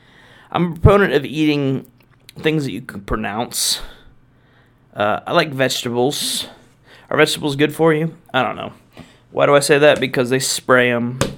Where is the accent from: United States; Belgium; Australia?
United States; the South; And second of all, I'm from the South, motherfucker.